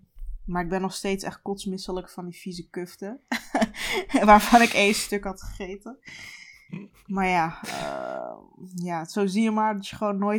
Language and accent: Dutch; Turkey; Ik ben gewoon Turk. Ik heb vaker zonder bestek gegeten.